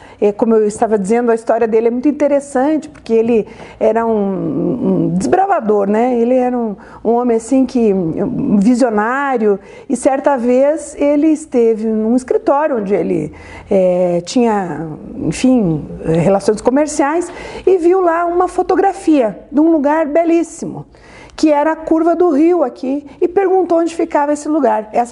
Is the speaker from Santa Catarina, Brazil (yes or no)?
yes; Porto União, Santa Catarina, Brazil; Eu nasci em União da Vitória, sou registrada como uma paranaense, mas a minha família residia, né, durante toda a minha infância e uma parte da minha adolescência em Porto União. E meus pais são nascidos aqui também